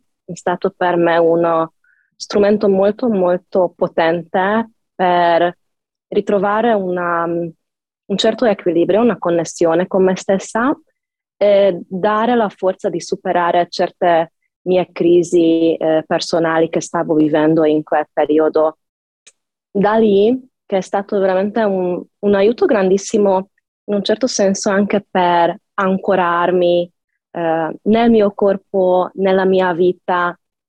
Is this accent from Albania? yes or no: no; Budapest, Hungary; Italian is a second language; now in Trieste, Italy; Io sono di Budapest, sono ungherese, vivo ormai da 10 anni in Italia, a Trieste